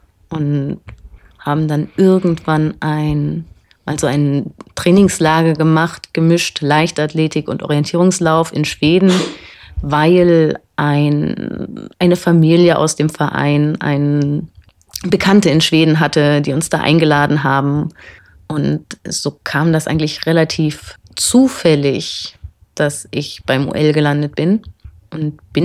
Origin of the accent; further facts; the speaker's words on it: Berlin, Germany; Ich bin aus Berlin in der Berliner Turnerschaft